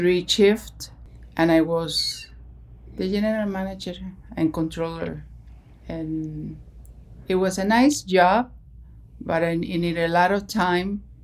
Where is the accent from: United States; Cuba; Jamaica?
Cuba; moved away as an adult; Well, I grew up in Cuba until I was 18 years old.